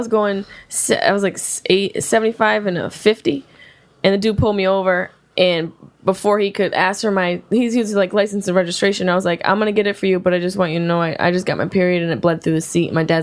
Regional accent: Syracuse, New York, United States; Syracuse, New York.

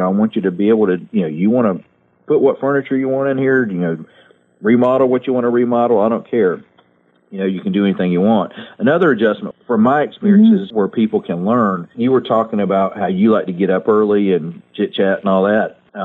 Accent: the South, United States; But I also, you know, we're from the South. A lot of Southern traditions and foods are being lost.

